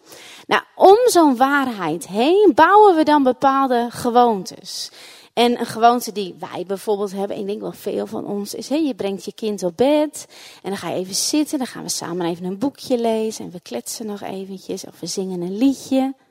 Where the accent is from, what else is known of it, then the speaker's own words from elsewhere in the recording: Ten Post, Groningen, Netherlands; dat wij dan op kerstnachtdienst naar de sporthal gingen in Ten Post, waar ik vandaan kom.